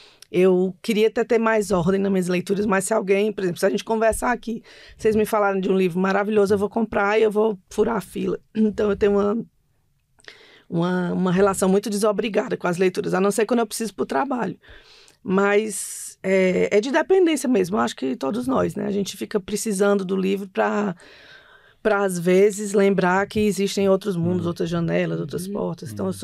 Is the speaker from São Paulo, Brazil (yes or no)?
no; Fortaleza, Ceará, Brazil; eu sou de Fortaleza, né? Moro em Fortaleza.